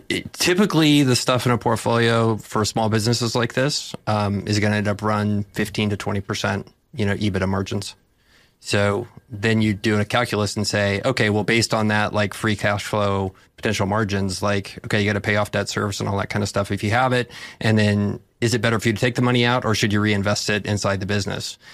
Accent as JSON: {"language": "English", "region": "Texas", "country": "United States", "said": "I'm from Texas and like, Like, I have a hard time, like, bragging"}